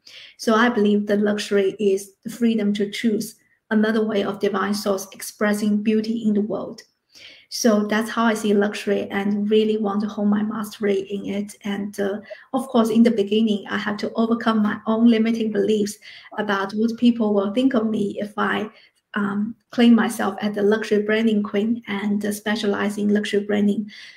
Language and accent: English; Shanghai, China; now in Melbourne, Australia; So my story is I grew up in Shanghai and moved to Melbourne